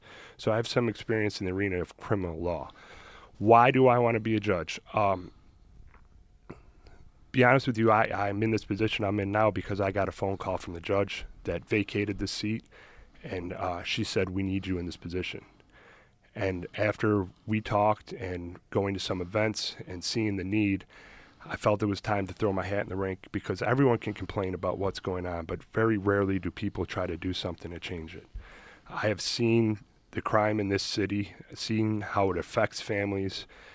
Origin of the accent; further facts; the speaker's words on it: Greece, New York, United States; I started out here locally, born and raised in Greece, went to school, law school in Maryland.